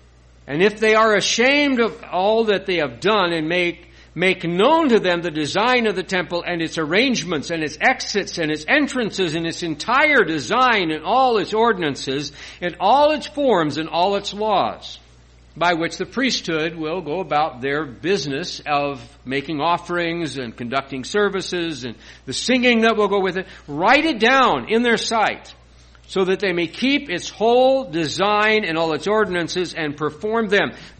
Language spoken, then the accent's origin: English; South Dakota, United States; also born or lived in England; And I had no idea, being an American from South Dakota, that there was such a real club.